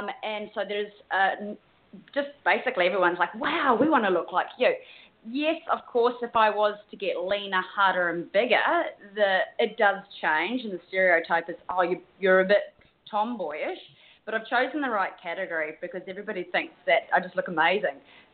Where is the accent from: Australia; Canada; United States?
Australia; I'm from Australia.